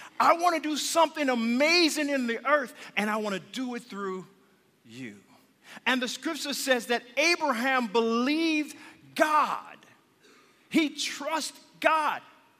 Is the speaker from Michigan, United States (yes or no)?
yes; Flint, Michigan, United States; moved away as an adult; I was born and raised in Flint, as many of you know.